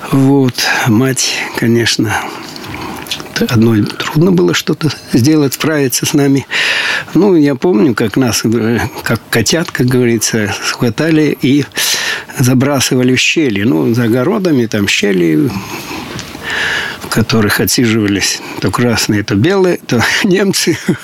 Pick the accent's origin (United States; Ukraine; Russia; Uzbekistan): Ukraine; Myronivka, Sumy Oblast; born there; Да, я родился в Сумской области, город Шостка, такой, точнее, в деревне Мироновка, но вот такой Шосткинский район. Вот, в семье рабочего, значит, у нас было много детей, считаю, пятеро детей.